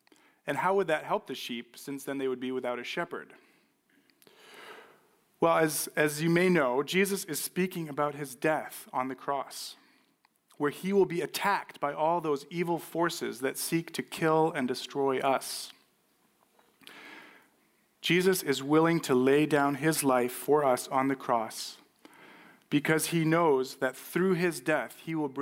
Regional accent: New Mexico, United States; but I did grow up in New Mexico, as some of you may know, and I love New Mexico. New Mexico, my home state, just so you know

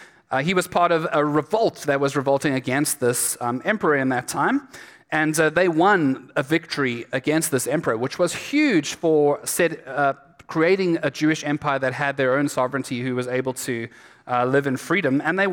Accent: South Africa; moved away; I have a different accent to the rest of you, just in case you were wondering. I'm from South Africa. I've been here 2.5 years now

